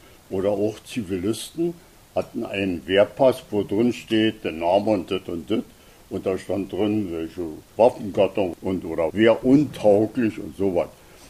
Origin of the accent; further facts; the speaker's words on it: Berlin, Germany; ich war der als Berliner der Mittelpunkt.